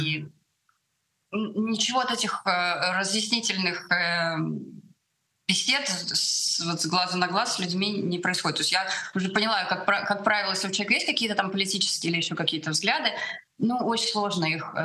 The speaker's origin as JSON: {"language": "Russian", "region": "Odesa Oblast", "country": "Ukraine", "tie": "born or raised there", "said": "каждое лето я выросла на Черном море в Украине, в Одесской области. И, ну, как бы для меня это родная тоже страна."}